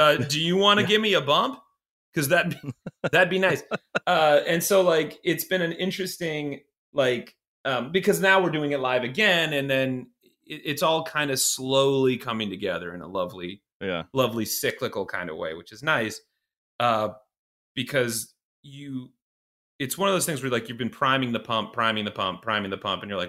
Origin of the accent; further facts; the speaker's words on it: Iowa, United States; I'm from Iowa originally. So like Iowa, Boston, L.A.